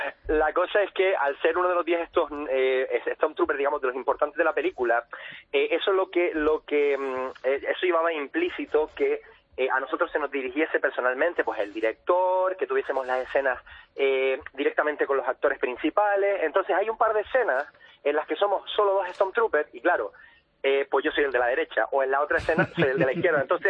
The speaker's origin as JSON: {"language": "Spanish", "region": "Canary Islands", "country": "Spain", "moved": "yes", "lives_now": "London, United Kingdom", "said": "Vivo aquí, llevo 3 años y medio viviendo aquí, me vine de Gran Canaria, donde soy yo, a estudiar mi pasión, arte dramático, aquí a Londres."}